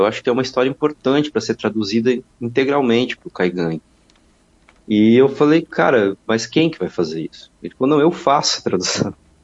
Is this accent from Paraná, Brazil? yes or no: yes; Paraná, Brazil; now in São Paulo, Brazil; eu sou paranaense, mas moro em São Paulo